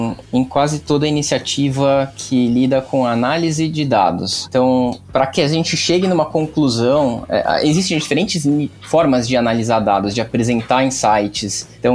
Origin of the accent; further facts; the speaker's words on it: São Paulo, Brazil; Bom, sou paulistano, tô aqui 32 anos